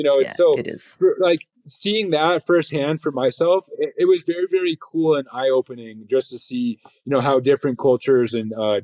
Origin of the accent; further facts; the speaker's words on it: East Coast, United States; You know, I grew up on the East Coast.